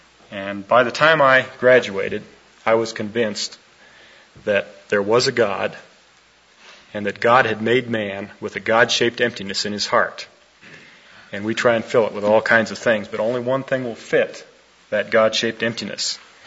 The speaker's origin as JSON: {"language": "English", "town": "Washington", "region": "District of Columbia", "country": "United States", "tie": "born or raised there", "said": "I was raised in Washington, D.C., built myself a hot rod."}